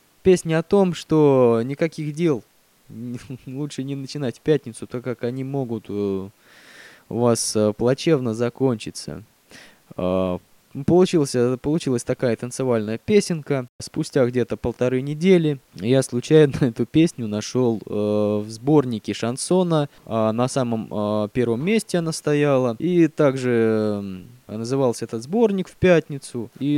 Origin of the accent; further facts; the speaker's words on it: Pervoye Spasskoye, Oryol Oblast, Russia; born there; я родился в Колтнянском районе Орловской области, село Первое Спасское.